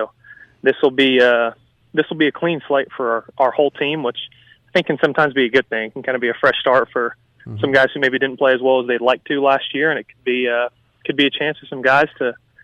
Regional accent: Jupiter, Florida, United States; now in Moorhead, United States; I'm from Jupiter, Florida, and I'm now the head coach at Mississippi Delta Community College in Moorhead, Mississippi

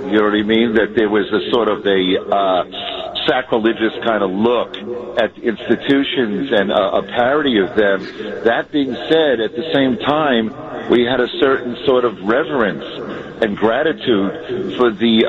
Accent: New York, United States; the fact that, you know, I grew up in New York and loving

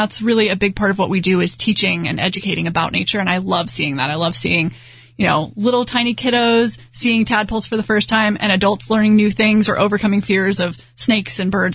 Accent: Houston, Texas, United States; So I grew up in Houston and I've always loved nature.

